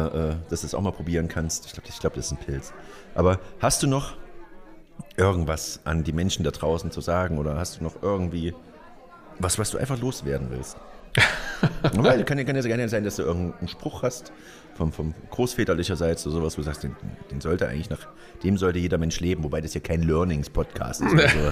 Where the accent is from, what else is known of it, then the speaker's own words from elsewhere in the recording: Erfurt, Thuringia, Germany; Man hat bloß halt einfach keinen Bock. Ja? als Erfurter jetzt.